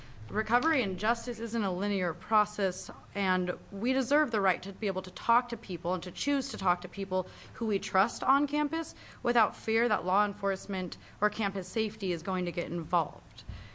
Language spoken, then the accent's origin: English; Eugene, Oregon, United States; I'm a student from Eugene, Oregon.